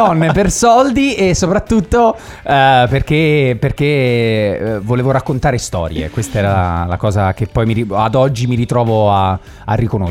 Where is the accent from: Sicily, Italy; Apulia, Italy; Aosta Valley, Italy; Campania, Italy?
Apulia, Italy; Trani; Insomma, sono nato lì in Puglia, in questa città meravigliosa che si chiama Trani